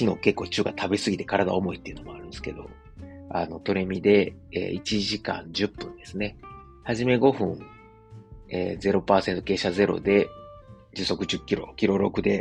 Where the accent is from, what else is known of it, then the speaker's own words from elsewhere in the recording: Kansai, Japan; 僕ら関西人にとったらすごいこう